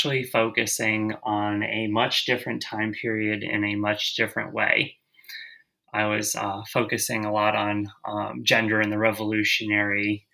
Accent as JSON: {"language": "English", "town": "Milwaukee", "region": "Wisconsin", "country": "United States", "said": "So I'm from Milwaukee, Wisconsin. I've done my degrees at Purdue, Maryland, and then finally my PhD at the University of Alabama. And I teach at the University of Tennessee at Chattanooga."}